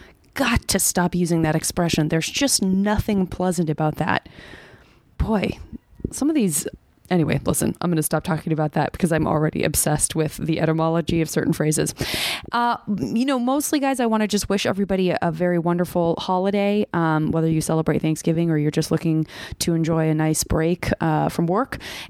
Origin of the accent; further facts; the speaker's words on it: Arizona, United States; I'm very attracted to snowy settings, and I don't know if it's because I'm from Arizona, but how do you feel about snow?